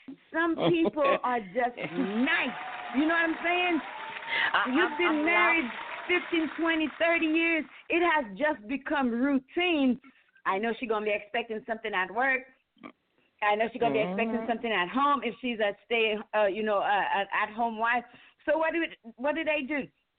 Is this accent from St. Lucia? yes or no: yes; St. Lucia; now in U.S. Virgin Islands; I remember when I was growing up in St. Lucia, I don't remember celebrating Valentine's. But when I moved to the U.S. Virgin Islands, when we got to school